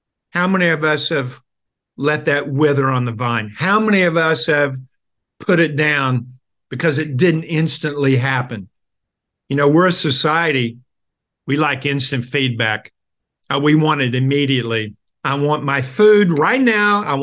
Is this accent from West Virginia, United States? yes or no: no; Ashland, Kentucky, United States; I'm from Ashland, Kentucky. Eastern Kentucky, Appalachia. And we had a steel factory, Armco Steel, when I was growing up.